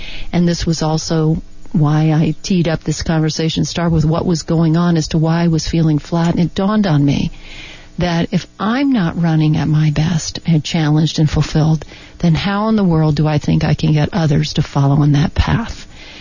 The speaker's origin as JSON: {"language": "English", "region": "Connecticut", "country": "United States", "said": "But remember, I was from Connecticut."}